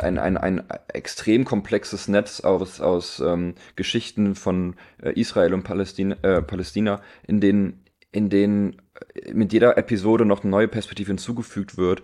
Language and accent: German; Aachen, North Rhine-Westphalia, Germany; was mir als Aachener ja sehr, sehr nahe steht